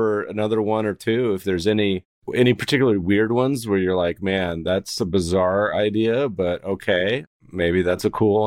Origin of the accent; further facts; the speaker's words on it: Colorado, United States; I grew up partially in Colorado